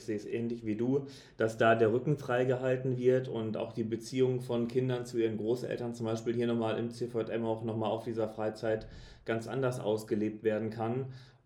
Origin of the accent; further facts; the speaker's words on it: Münster, North Rhine-Westphalia, Germany; na, ich komme aus Münster